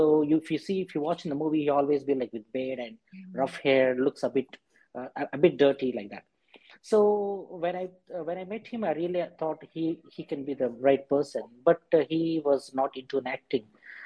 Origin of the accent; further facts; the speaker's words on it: India; English is a second language; Because, see, because being an Indian, I know the taste how the Indians think